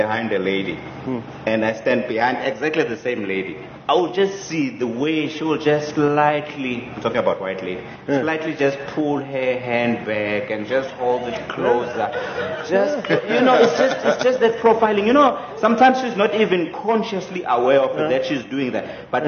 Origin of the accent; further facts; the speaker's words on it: South Africa; now and then there will be those incidents that will show on the media that will make you take note as a South African that, no, the Rainbow Nation was a great dream, but we still have to work towards it.